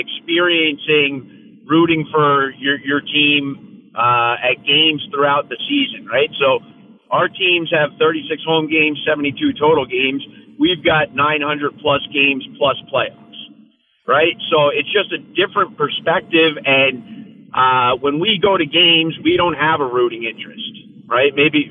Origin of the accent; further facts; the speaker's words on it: New Jersey, United States; I mean, first off, I'm born and raised in Jersey.